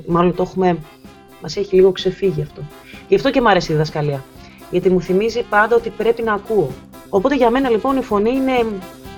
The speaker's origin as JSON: {"language": "Greek", "town": "Patras", "region": "Western Greece", "country": "Greece", "tie": "born or raised there", "said": "Είμαι από την Πελοπόννησο, μεγάλωσα στην Πάτρα, με πολύ παιχνίδι έξω στις πλατείες"}